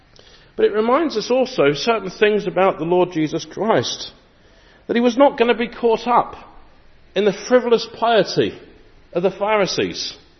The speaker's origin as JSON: {"language": "English", "region": "East of England", "country": "United Kingdom", "said": "I come from Bedfordshire, which has the town of Bedford. So you have Bedford, and my address is actually Bedford, even though I live in a village about 8 miles from Bedford."}